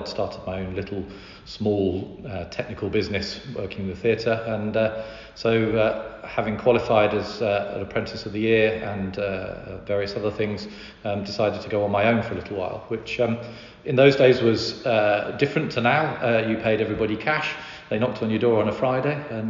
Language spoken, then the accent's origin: English; Tring, East of England, United Kingdom; also born or lived in Buckinghamshire; Well, started off born and bred in Tring, really, in Hertfordshire. Moved over to Buckinghamshire, literally on the border